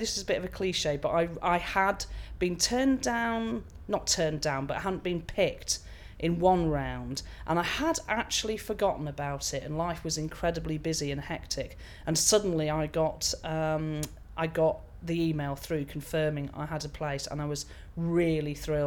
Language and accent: English; North West England, United Kingdom; also born or lived in London; I grew up in a very landlocked place. I grew up in Cheshire near Manchester, and I've gravitated down south and also to the sea.